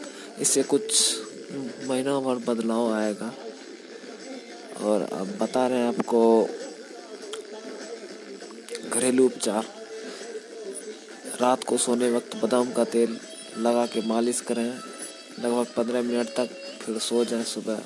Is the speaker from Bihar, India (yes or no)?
yes; Arajpur, Bihar, India; मैं बिहार से हूँ। पहले मैं अपना परिचय बता रहा हूँ। मैं बिहार से मधेपुरा जिला में अरजपुर गांव से बोल रहा हूँ।